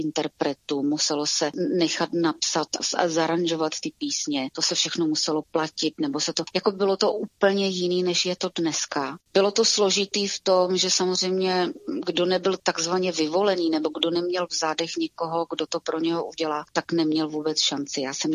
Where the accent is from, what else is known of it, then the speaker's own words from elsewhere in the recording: Ostrava, Moravian-Silesian Region, Czechia; tak jsme jezdili vlakem a autobusem a já z té Ostravy do toho Friedlandu nad Ost